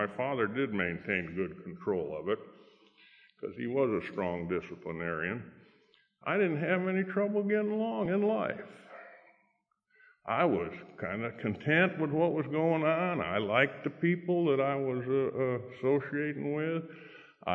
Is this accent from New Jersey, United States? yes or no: no; Auburn, New York, United States; born there; So I was born in Auburn Memorial Hospital in Auburn, New York, a town about 25 miles west of Syracuse, in between Syracuse and Rochester in the Finger Lakes region of upstate New York. I didn't live in Auburn. I lived about 7 miles outside of it.